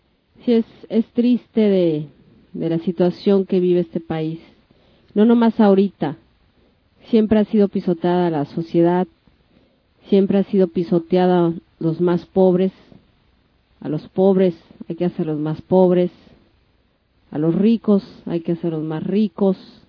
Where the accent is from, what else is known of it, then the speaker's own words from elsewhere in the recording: Mexico; todos como mexicanos que siempre hemos demostrado esa unidad